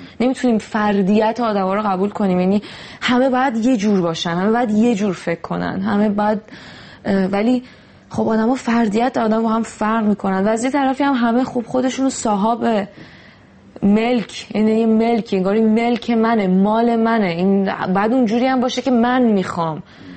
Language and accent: Persian; Iran; moved away as an adult; من وقتی که از ایران اومدم بیرون سینما رو بسیده بودم، گوشته بودم کنار